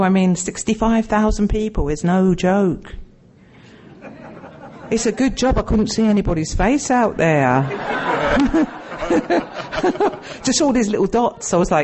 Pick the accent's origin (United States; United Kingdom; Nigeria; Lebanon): United Kingdom; London; now in Oman; Now, yeah, I'm from London originally, but I've lived in Oman for the past 32 years. Yeah. Not just as an expat, no. I've lived in the community of Oman.